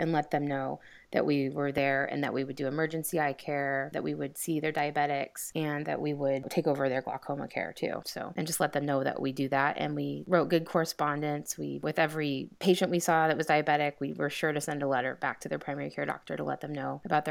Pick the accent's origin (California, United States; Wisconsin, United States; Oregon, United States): Oregon, United States; Redmond; Well, I grew up in Redmond, Oregon, and my practice is just 30 minutes north of here in a little town called Madras.